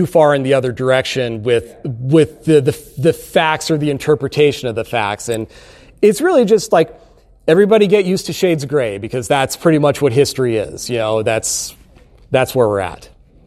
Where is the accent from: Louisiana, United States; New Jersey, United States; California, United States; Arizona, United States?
Arizona, United States; Phoenix; I'm from Phoenix, so I wanted to come out here.